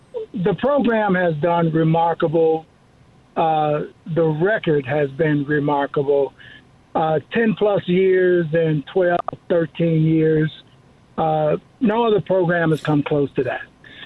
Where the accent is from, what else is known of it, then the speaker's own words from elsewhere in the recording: Huntsville, Alabama, United States; now in Colorado, United States; Listen, okay, so I am in Colorado, but I am originally from Huntsville. Big, strong Alabama fan.